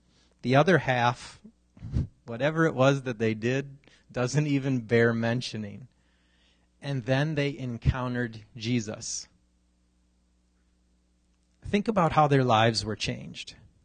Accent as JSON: {"language": "English", "town": "Los Angeles", "region": "California", "country": "United States", "tie": "born or raised there", "said": "I was born and raised in South LA. Our family lived in a garage that had been converted into a home"}